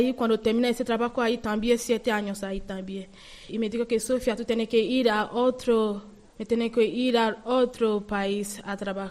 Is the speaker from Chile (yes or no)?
no; Nigeria; Spanish is a second language; now in Spain; Soy de Nigeria, en Ondo State, de Lagos, parte de Lagos.